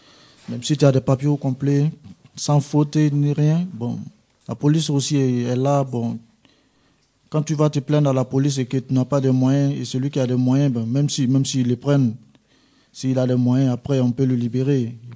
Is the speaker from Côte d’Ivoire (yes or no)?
yes; Côte d’Ivoire; chez moi, en Côte d'Ivoire